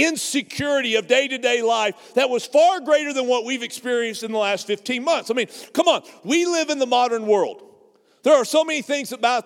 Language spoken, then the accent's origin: English; Texas, United States; I grew up in the Texas Panhandle, small rural town.